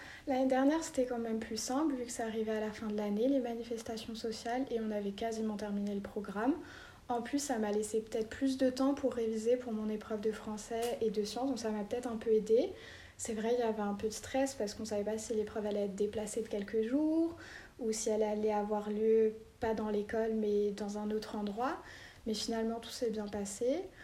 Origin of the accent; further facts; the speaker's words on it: France; now in Santiago, Chile; je suis française et actuellement, je suis en terminale ES au collège Antoine de Saint-Exupéry à Santiago, au Chili.